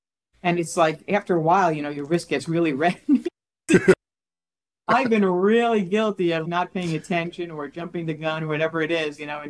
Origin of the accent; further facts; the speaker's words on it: New Jersey, United States; And it's just hard because if you listen to me here, I talk really fast. I'm from New Jersey.